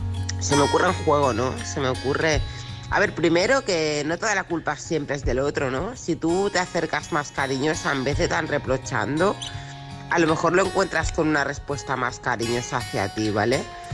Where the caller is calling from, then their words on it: Barcelona, Catalonia, Spain; de Barcelona.